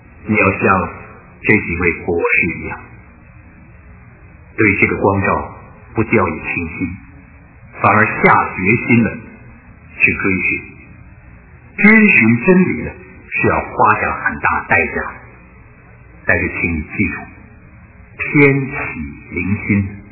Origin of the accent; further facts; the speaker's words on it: China; 对我们中国人而言呢，首先应该探讨的就是宇宙中到底有没有神